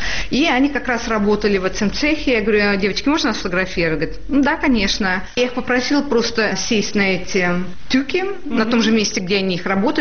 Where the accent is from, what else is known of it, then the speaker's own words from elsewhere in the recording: Naberezhnye Chelny, Tatarstan, Russia; я сама в детстве жила на Набережных Челнах, КамАЗ